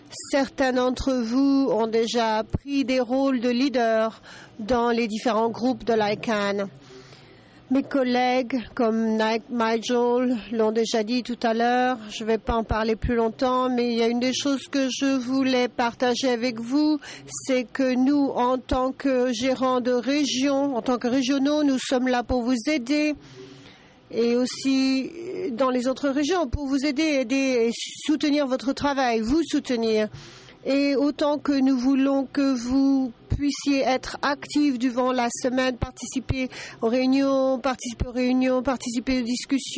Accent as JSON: {"language": "French", "country": "Egypt", "said": "Je viens d'Égypte. Je suis basée en Égypte."}